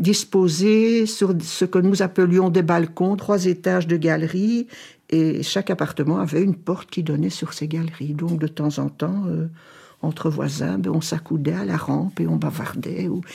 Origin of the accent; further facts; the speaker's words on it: Brussels, Brussels-Capital Region, Belgium; born there; Moi, je suis née à Bruxelles, à l'hôpital Saint-Pierre.